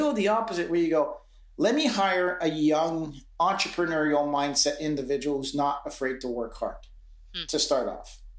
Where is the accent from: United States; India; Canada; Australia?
Canada; Atlantic Canada; I grew up on the East Coast of Canada. So I grew up pretty poor.